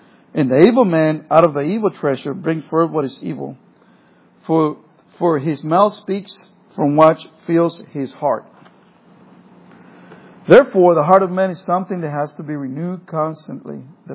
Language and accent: English; El Salvador; English is a second language; now in United States; I have a little bit of accent. I came from El Salvador in the war and everything because I know where I came from, and I came to this country, became a citizen